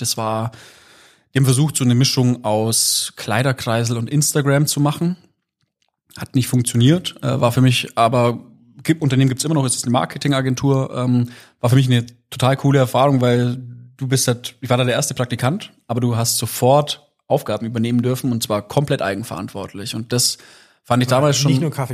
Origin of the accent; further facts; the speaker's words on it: Wertingen, Bavaria, Germany; In Wertingen war ich auf der Schule. Also erst in Wertingen, das ist eigentlich mein Heimatort.